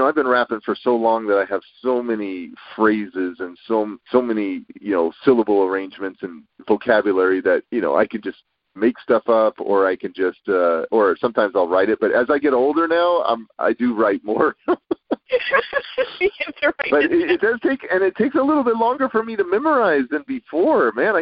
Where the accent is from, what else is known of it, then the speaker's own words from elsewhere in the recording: California, United States; I'm from California.